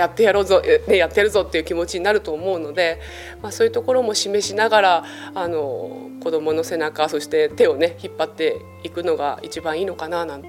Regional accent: Yamanashi, Japan; 私の地元の山梨県でもう約8年ぐらい続けてやっている大会なんですね

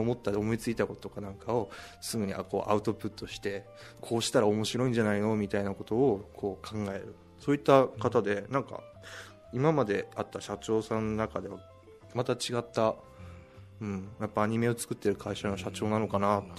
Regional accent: Fukushima, Japan; まあ、僕福島出身なのですごく嬉しいんですけれども、

